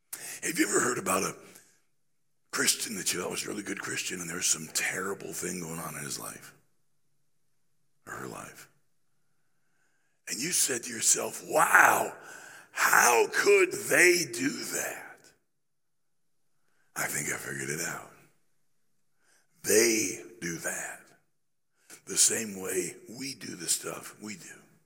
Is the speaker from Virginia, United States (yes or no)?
no; South Carolina, United States; also born or lived in Michigan; I was born in South Carolina. I went back and graduated from high school and college here. But intervening years, I was in Michigan. My dad ran the Detroit Rescue Mission.